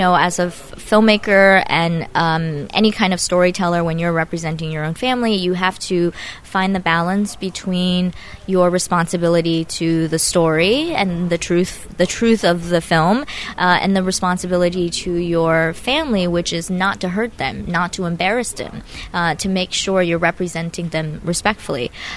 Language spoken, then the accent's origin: English; United States; my point of view of as an American thinking this is unethical with the Chinese perspective that this is the best thing for her.